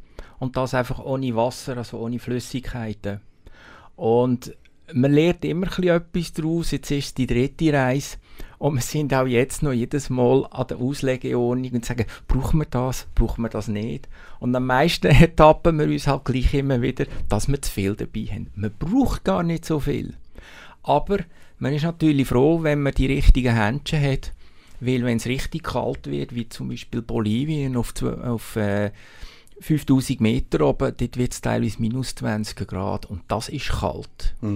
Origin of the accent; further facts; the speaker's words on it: Switzerland; es ist nicht wie bei uns in der Schweiz. Es ist einfach anders.